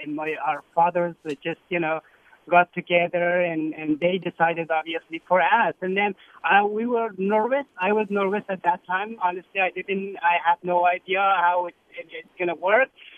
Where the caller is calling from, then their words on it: Afghanistan; English is a second language; moved away; I'm from Afghanistan